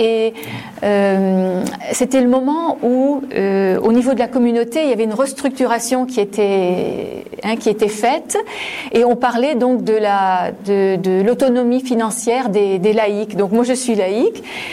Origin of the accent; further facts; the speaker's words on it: Gommelange, Grand Est, France; je suis native de Gommelange. Ma maman habite à Gommelange